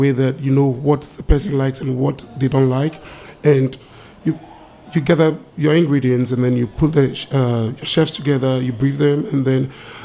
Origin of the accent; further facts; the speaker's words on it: Ghana; now in United States; I'm from the Gold Coast, now known as Ghana, which is in West Africa. I've been around the United States since 2002